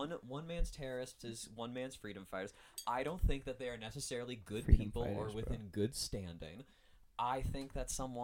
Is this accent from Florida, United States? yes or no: no; Virginia, United States; there's a family friend like back in like my hometown of Virginia